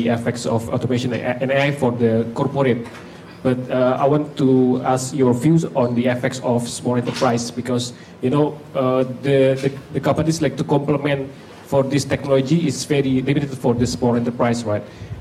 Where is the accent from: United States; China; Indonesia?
Indonesia; English is a second language; now in Southampton, United Kingdom; I'm from Indonesia and studying PhD in Southampton.